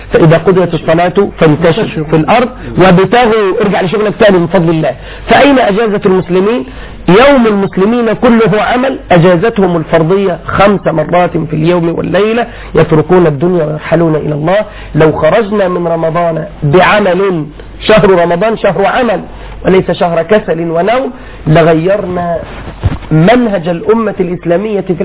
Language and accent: Arabic; Egypt; زمان عملوا عندنا في مصر كان متوسط عمل الفرد الموظف الحكومة 24 دقيقة